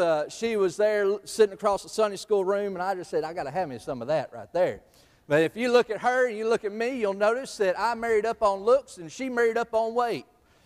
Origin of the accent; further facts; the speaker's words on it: Sharon, Tennessee, United States; Just to let you know a little bit about myself, I grew up over in Sharon.